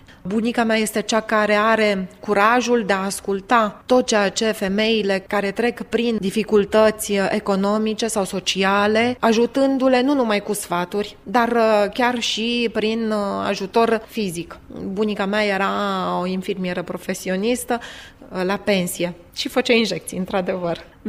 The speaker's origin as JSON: {"language": "Romanian", "country": "Romania", "lives_now": "Italy", "said": "că inima mea este legată pe jumătate de Italia și în întregime totuși inima mea este română. Eu sunt româncă."}